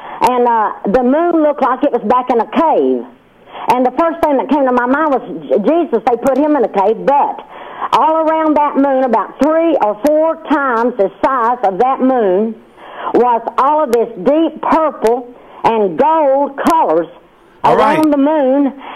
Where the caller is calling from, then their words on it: Fayetteville, North Carolina, United States; I'm from Fayetteville, North Carolina.